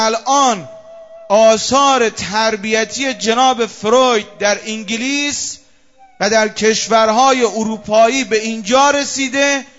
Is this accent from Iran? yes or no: yes; Mazandaran, Iran; من خودم اهل مازندرانم